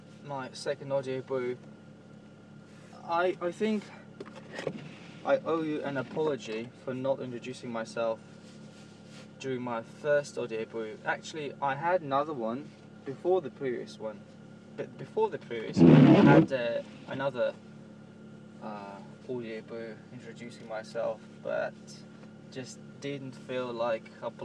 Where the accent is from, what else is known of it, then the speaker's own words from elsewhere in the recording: Russia; first language Russian; English is a second language; Yeah, a Russian name, so my native language is Russian.